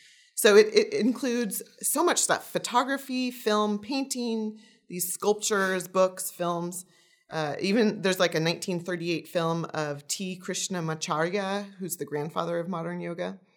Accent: Ashland, United States; I remember doing it when I was like 6 years old. Like I grew up in Ashland.

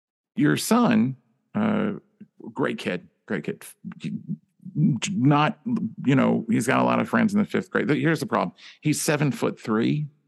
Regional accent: the South, United States; Well, I'm from the South, so whatever works for you.

